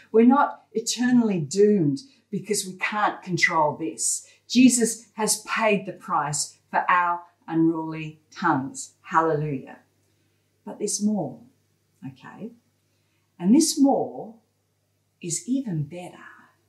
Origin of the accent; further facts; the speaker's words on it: England, United Kingdom; accent: Australian; now in Australia; my accent changed without me even thinking about it. So much so that when I went back to England 45 years later, I was an Aussie. And I was proud of my Aussie accent.